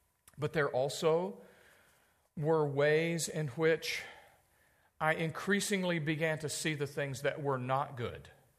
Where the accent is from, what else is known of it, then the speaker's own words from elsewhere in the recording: the South, United States; I grew up in the South.